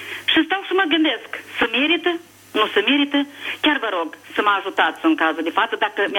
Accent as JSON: {"language": "Romanian", "country": "Moldova", "said": "Sunt din Republica Moldova."}